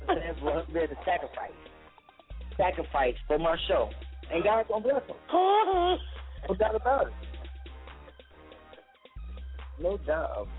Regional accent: New Jersey, United States; And, you know, Dave, I'm from North New Jersey.

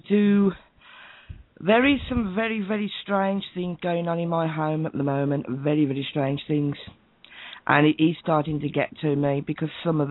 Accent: Birmingham, United Kingdom; I'm from Birmingham.

